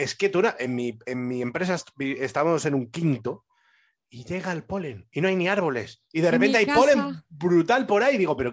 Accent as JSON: {"language": "Spanish", "town": "Villaverde", "region": "Community of Madrid", "country": "Spain", "said": "que yo soy de Villaverde"}